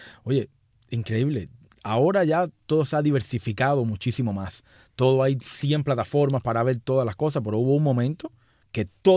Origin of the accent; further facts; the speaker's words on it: Cuba; moved away; ESPN, yo recuerdo que cuando yo llegué de Cuba, uno cambia